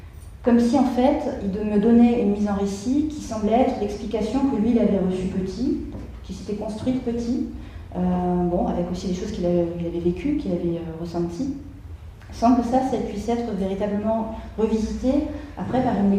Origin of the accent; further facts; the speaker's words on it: Mostaganem, Mostaganem Province, Algeria; now in France; Je viens de Mostaganem, c'est une ville. Ça fait longtemps que je n'y suis pas allée.